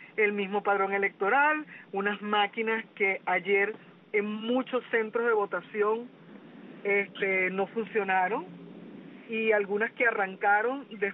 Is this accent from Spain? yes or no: no; Venezuela; eso es lo que a mí en lo personal como venezolana me entristece